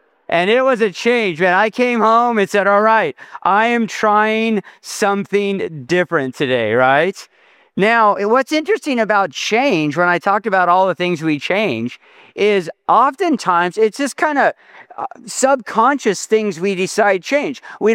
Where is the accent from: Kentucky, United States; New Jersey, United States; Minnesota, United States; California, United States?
California, United States; Temecula; I'm from Temecula, California.